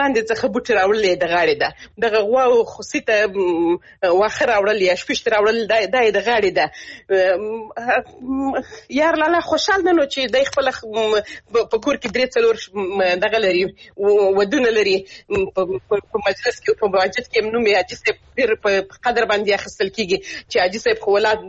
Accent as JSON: {"language": "Pashto", "region": "Helmand", "country": "Afghanistan", "said": "زه خپله د هلمند ولایت څخه یم، هلمند ولایت کې د لرې پرتو سیمو کې زه همیشه تګ راتګ کلیوالو سره لرم، دوستانو سره، ځکه چې موږ خپله د کلي خلک یو."}